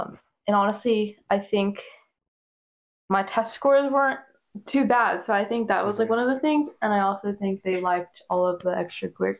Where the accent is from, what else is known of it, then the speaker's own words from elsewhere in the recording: Florida, United States; I'm going to the University of Florida, which is in my hometown.